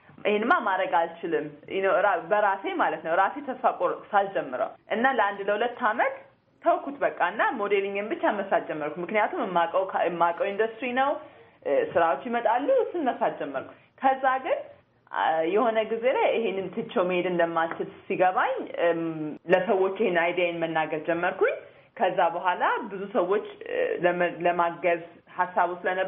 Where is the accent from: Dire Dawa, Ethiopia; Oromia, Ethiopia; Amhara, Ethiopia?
Oromia, Ethiopia; Adama; እኔ ተወልጄ ያደግኩት ናዝሬት ነው። ያደግንበት ሰፈር አራዳ ሰፈር ይባላል እና ይህ ነው ያየሁት ሳድግ። እዛ ምንድን ነው ከድህነት ጋር የሚገናኙ የሶሲዮ ኢኮኖሚክ ችግሮችን እያየሁት ነው ያደግኩት።